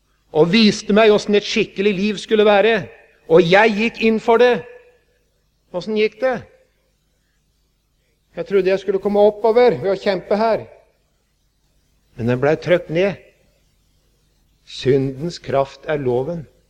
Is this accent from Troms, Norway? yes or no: no; Vestfold, Norway; Det hendte hjemme i Vestfold.